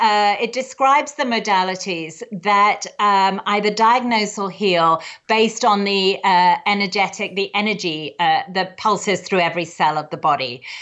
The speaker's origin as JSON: {"language": "English", "region": "England", "country": "United Kingdom", "said": "I am an English acupuncturist who trained in California at the Pacific College of Oriental Medicine San Diego, California."}